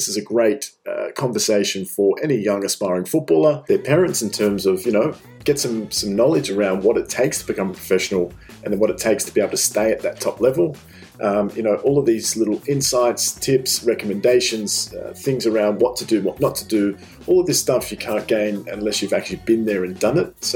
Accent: Canberra, Australian Capital Territory, Australia; Grew up in Canberra. That's, you know, you and I both grew up there together, and we actually used to play together.

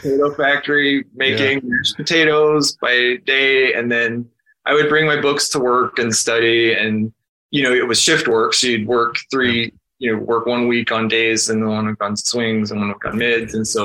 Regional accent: Shelley, Idaho, United States; Well, I grew up in Shelley, Idaho, which is about a town of about 3,000 people in southeastern Idaho. It's a small farming community mostly.

